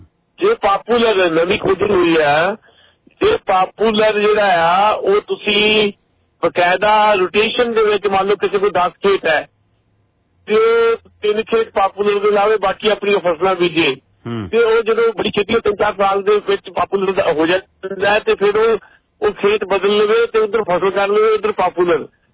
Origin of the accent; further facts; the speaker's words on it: Dosanjh Kalan, Punjab, India; ਸਾਡੇ ਪਿੰਡ ਜਦੋਂ ਅਸੀਂ ਨਿੱਕੇ ਨਿੱਕੇ ਸੀਗੇ 8ਵੀਂ 9ਵੀਂ ਚ ਪੜ੍ਹਦੇ ਸੀ ਤੇ ਸਾਨੂੰ ਸੁਣਨ ਚ ਆਉਂਦਾ ਸੀ ਵੀ ਜਿਹੜਾ ਧਰਤੀ ਹੇਠ ਪਾਣੀ ਜਦੋਂ ਨਲਕਾ ਲਾਉਂਦੇ ਆ ਤੇ ਸਾਡੇ ਪਿੰਡ ਦਸਾਂਝ ਕਲਾਂ ਦੇ ਵਿਚ 27 ਫੁੱਟ ਤੇ ਪਾਣੀ ਸੀ